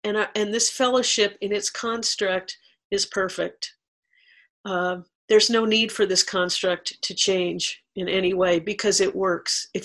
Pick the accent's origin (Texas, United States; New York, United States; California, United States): California, United States; Santa Cruz; I live in the mountains, and I got clean in North Hollywood